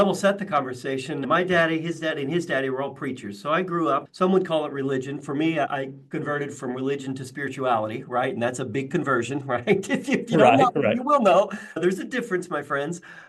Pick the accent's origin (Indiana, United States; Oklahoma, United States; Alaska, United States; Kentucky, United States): Kentucky, United States; Way more impoverished than the trailer I grew up in Western Kentucky.